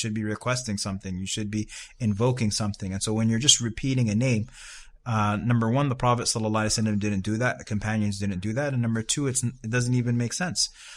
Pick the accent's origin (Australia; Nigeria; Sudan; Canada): Sudan; moved away; also born or lived in New York, United States; I'm from Sudan via New York.